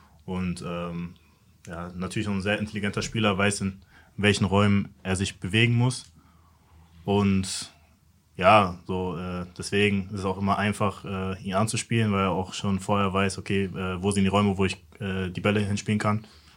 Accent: Dortmund, North Rhine-Westphalia, Germany; born there; Also ich bin gebürtiger Dortmunder

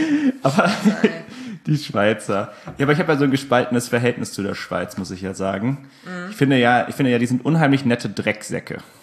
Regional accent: Spessart, Germany; Wobei ich jetzt ja auch als, sag mal, Kind des Spessarts

